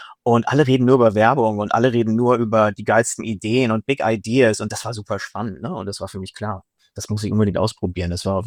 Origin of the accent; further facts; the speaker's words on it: Münster, North Rhine-Westphalia, Germany; Ich bin irgendwie in Münster aufgewachsen, dieser kleinen Stadt, dieser kleinen Studentenstadt, wo alle mit dem Fahrrad gefahren sind, irgendwie Barberjacken trugen und entweder BWLer oder Juristen waren oder werden wollten.